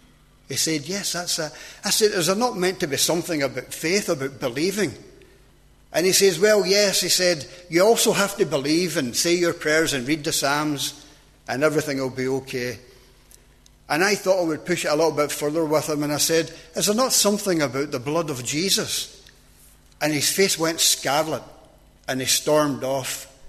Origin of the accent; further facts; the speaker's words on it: Glasgow, Scotland, United Kingdom; now in Londonderry, United Kingdom; You can tell by now that I wasn't born in Londonderry. I was born just outside Glasgow. And I was brought up into a Roman Catholic family over there.